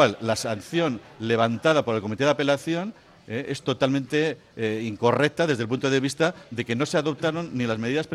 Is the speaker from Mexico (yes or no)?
no; Santurtzi, Basque Country, Spain; el Santurci, que es mi club, por cierto, porque yo soy de Santurci